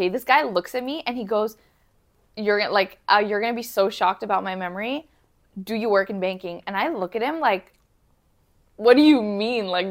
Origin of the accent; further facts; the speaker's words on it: Toronto, Ontario, Canada; We're both from Toronto.